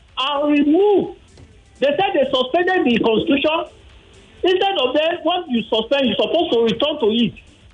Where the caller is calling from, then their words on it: Nigeria; I'm calling from Nigeria.